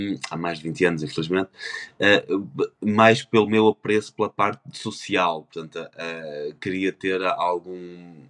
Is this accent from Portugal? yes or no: yes; Portugal; moved away as an adult; algo que contrastava muito com a realidade que eu vinha de Portugal, em que basicamente era o mesmo país sempre, o mesmo país estagnado